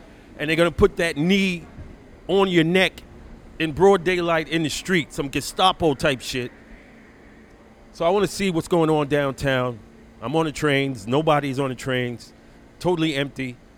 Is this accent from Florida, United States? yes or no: no; Brooklyn, New York, United States; As a kid growing up in Brooklyn, we heard that chime.